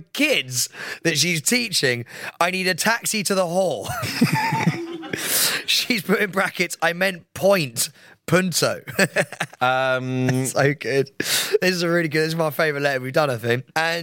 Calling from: Tenerife, Canary Islands, Spain; I'm an OG Staying Relevant listener from Tenerife.

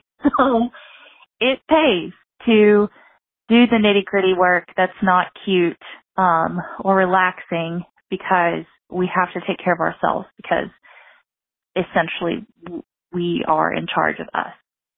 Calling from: Kentucky, United States; I'm calling from Kentucky.

